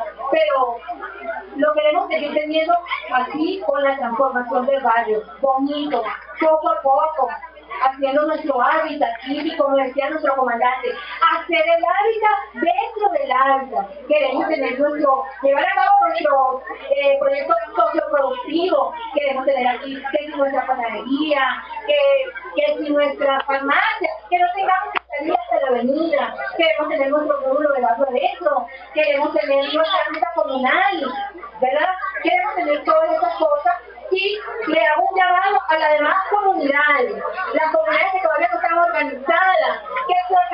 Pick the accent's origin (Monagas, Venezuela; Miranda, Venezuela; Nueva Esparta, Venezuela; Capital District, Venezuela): Miranda, Venezuela; Petare; yo vengo de Petare, un municipio olvidado. Tengo a mi madre por allá, ¿verdad? Porque ella tiene 50 años allá.